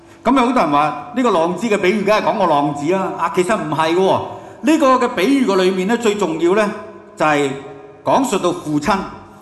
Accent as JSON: {"language": "Chinese", "country": "Hong Kong", "said": "包括我們香港人最重要的是什麼？錢，是不是？"}